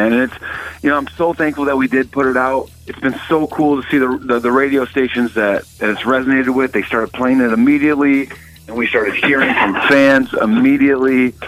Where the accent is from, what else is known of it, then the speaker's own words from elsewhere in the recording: Michigan, United States; now in Los Angeles, United States; You know, I'm from Michigan